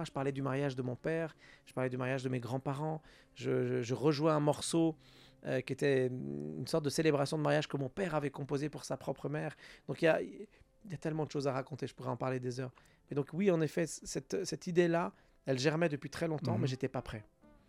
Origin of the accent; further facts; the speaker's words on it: Lebanon; rappeler que là d'où je viens, c'était déjà un mélange culturel entre l'Europe et les cultures